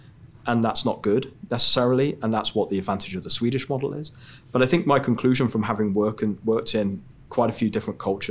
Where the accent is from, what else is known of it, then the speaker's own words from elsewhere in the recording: England, United Kingdom; also born or lived in Sweden; as an English person going into that environment, you know, I came from England with 5 years work experience, moved to Sweden